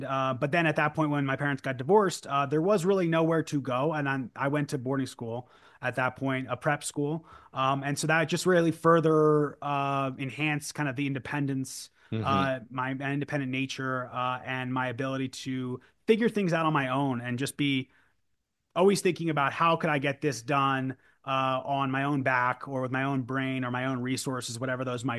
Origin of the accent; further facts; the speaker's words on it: New Jersey, United States; growing up, I grew up in New Jersey, with a well-to-do, relatively well-to-do family.